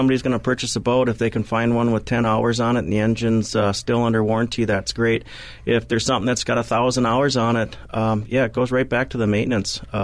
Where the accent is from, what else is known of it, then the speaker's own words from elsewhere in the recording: Stillwater, United States; Yep, I was born and raised in Stillwater here.